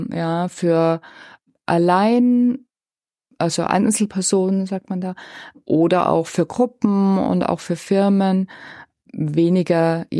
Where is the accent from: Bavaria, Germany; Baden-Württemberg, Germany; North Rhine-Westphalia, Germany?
Bavaria, Germany; now in Kochel, Germany; Ich bin in einem fränkischen Dorf aufgewachsen. Ein ganz kleines Dorf.